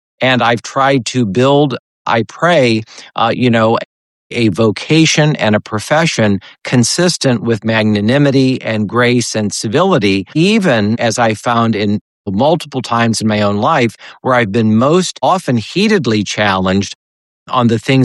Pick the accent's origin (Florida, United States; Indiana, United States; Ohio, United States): Indiana, United States; Fort Wayne; And even though I had been educated in public schools in Fort Wayne, Indiana, my hometown, I never really experienced enormous challenges to my faith or to my worldview.